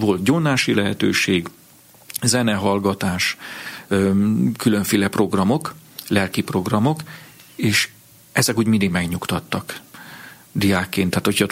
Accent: Vas, Hungary; tudtam, hogy hát az egy bentlakásos gimnázium van itt a környéken, Kőszegen, Szombathelyen, ahol bejáró lehetnék.

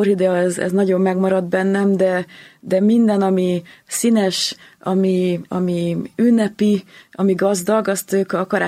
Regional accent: Szeged, Csongrád-Csanád, Hungary; mert Szegeden a klinikán születtem, tehát szegediek vagyunk

